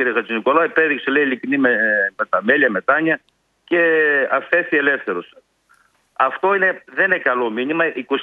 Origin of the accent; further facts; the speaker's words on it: Central Macedonia, Greece; born there; now in Kilkis, Greece; εγώ με Μακεδόν του γένους γεννήθηκα στην Πλερία, ζω στην Κλικής.